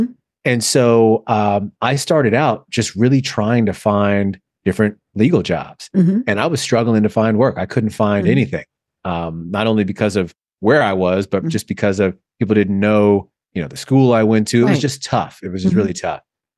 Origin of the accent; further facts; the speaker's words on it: Michigan, United States; also born or lived in Florida; But I'm originally from Michigan.